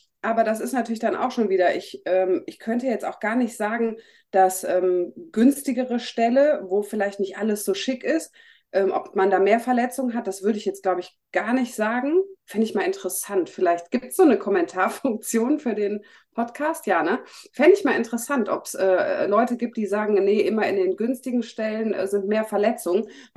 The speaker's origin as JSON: {"language": "German", "region": "North Rhine-Westphalia", "country": "Germany", "said": "ich komme ja aus NRW"}